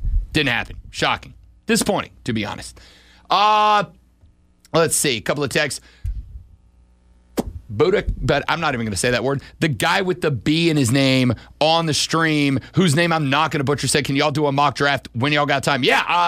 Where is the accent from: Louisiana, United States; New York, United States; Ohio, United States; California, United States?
Louisiana, United States; New Orleans; just a week and a couple of days away from the Super Bowl down in my hometown of New Orleans, Louisiana